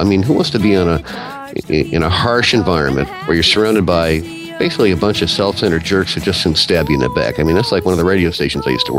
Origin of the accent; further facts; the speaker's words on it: Chicago, Illinois, United States; now in Connecticut, United States; And I'm a transplanted Chicagoan now in Connecticut for decades.